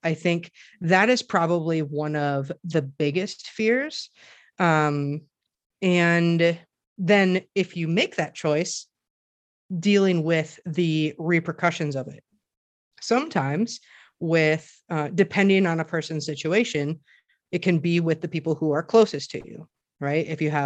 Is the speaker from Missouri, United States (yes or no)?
no; Wisconsin, United States; I have a, so I'm from Wisconsin, but I moved here.